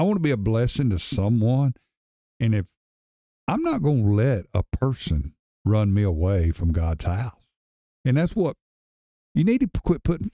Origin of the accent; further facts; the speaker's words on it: East Gadsden, Alabama, United States; Like, growing up in East Gadsden, we didn't have nothing.